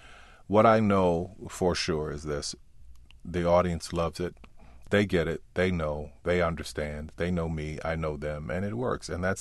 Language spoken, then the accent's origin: English; New Orleans, Louisiana, United States; born there